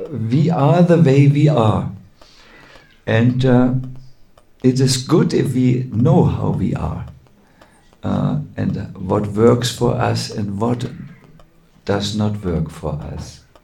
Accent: Northern Germany, Germany; I am also from North Germany, like you.

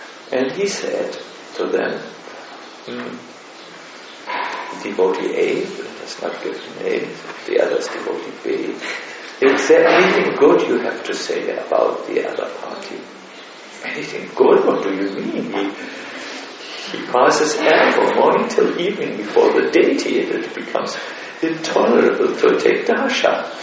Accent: Germany; because I'm from Germany and extremely critical.

